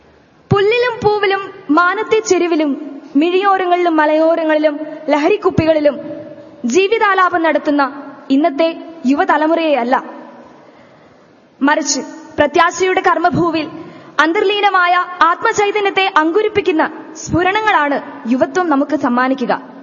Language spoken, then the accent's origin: English; Kumbala, Kerala, India; I'm coming from Kumbala in Kasaragod district.